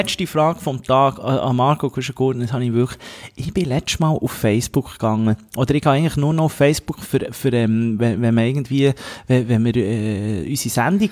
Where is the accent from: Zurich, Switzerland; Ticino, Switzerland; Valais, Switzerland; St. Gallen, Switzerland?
Ticino, Switzerland; Locarno; In meinem Heimatort rede ich dann zu dir mit einem schönen Ballöndli, Rosé oder Weisse in Locarno